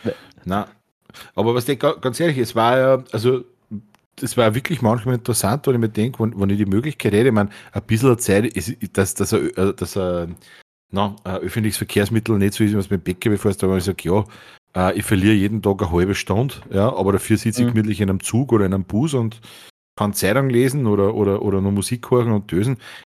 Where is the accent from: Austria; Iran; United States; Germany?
Austria; Reichraming, Upper Austria; Ich komm aus Big City Reichraming.